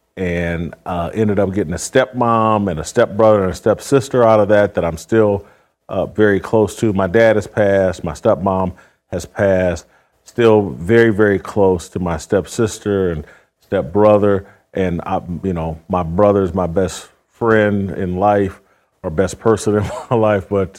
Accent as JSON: {"language": "English", "town": "Indianapolis", "region": "Indiana", "country": "United States", "tie": "born or raised there", "said": "Yeah, I grew up in Indianapolis, Indiana."}